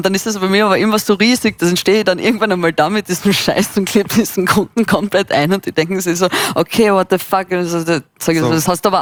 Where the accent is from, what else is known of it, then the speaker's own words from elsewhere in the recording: Carinthia, Austria; now in Vienna, Austria; Nein, ich bin eigentlich aus Kärnten, also so südlich von Österreich. Ich bin dann nach Wien gekommen vor circa 6 Jahren.